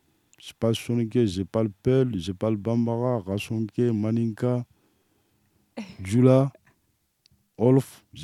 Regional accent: Mali; French is a second language; now in France; Je viens du Mali, il n'y a rien là-bas.

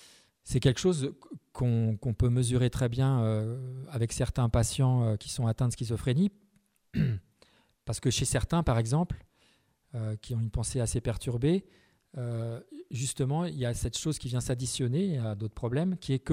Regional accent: Paris, Île-de-France, France; moi je suis parisien et on en voit dans la rue, hein, à Paris.

